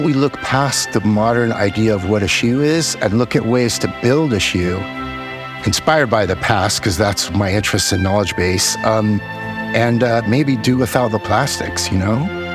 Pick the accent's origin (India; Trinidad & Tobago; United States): United States; Los Angeles, California; you can hear by my accent, I'm not from around here. I come from Los Angeles, which is an industrial city, I've come to realize